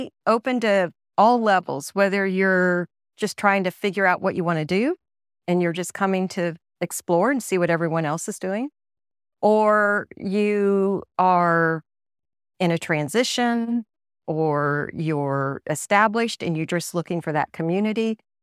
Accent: Carey, Ohio, United States; A little farm factory town in Ohio.

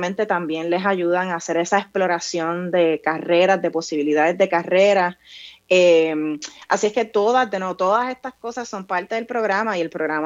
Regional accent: Vega Alta, Puerto Rico; Yo me crié en un campo en Vega Alta, Puerto Rico, y yo estaba rodeada de ciencia porque realmente yo me crié en la naturaleza. Yo en mi casa había vacas, gallinas.

